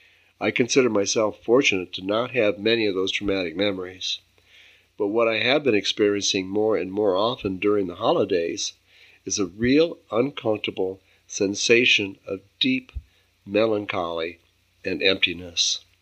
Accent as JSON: {"language": "English", "country": "United States", "tie": "born or raised there", "said": "Growing up in America during the greatest economic expansion the world has ever known meant that Santa would be busy."}